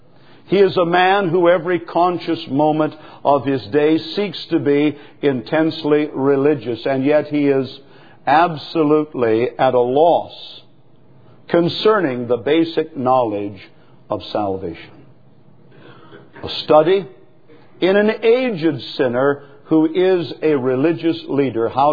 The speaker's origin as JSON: {"language": "English", "region": "the South", "country": "United States", "accent": "southern", "said": "You would hear my accent, perhaps a southern accent, and you thought, \"Oh, here we are. A good old southern boy without education who believes he's called to preach."}